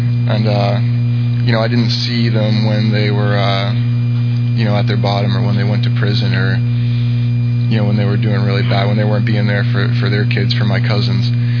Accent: Everett, Massachusetts, United States; I was born and raised in Everett, Massachusetts, just north of Boston.

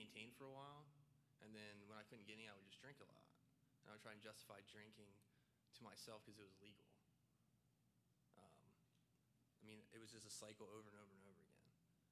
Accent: Canton, Ohio, United States; born there; I was born in Canton, Ohio in 1982.

